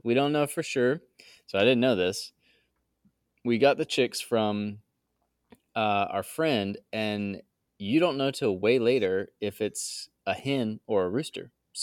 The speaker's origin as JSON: {"language": "English", "town": "Greensboro", "region": "North Carolina", "country": "United States", "tie": "born or raised there", "said": "I grew up in Greensboro"}